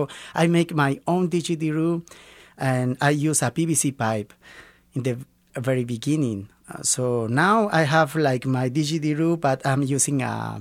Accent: Bolivia; English is a second language; Yeah, I am from Bolivia.

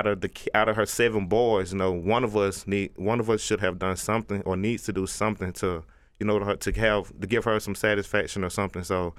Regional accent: Georgia, United States; Being born and raised in Bankhead Courts, we was basically at a disadvantage.

